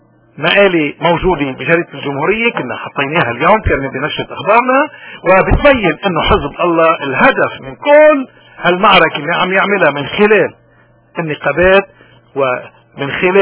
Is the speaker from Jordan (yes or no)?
no; Lebanon; اليوم احنا ضروري كلبنانيين عموما وكمسيحيين ودروس تخصيصا انه ننتبه لوين رايحين.